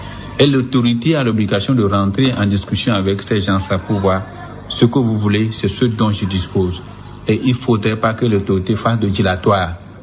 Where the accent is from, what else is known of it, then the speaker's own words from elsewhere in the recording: Togo; on doit faire tout pour que les gens comprennent qu'on est des Togolais, on doit se comprendre.